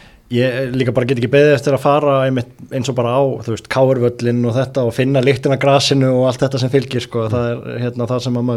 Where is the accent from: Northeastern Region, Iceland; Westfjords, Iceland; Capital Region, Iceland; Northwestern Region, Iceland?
Capital Region, Iceland; Reykjavík; ég er náttúrulega ólst upp bara í Vesturbænum